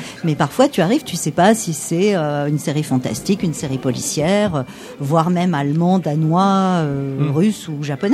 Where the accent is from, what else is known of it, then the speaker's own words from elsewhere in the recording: France; alors qu'on nous on est français et on n'a pas forcément ces mimiques là dans la vie